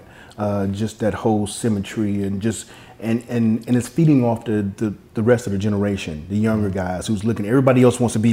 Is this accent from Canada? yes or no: no; Mississippi, United States; I'm from Mississippi, and that's basically where we're at because we're poor.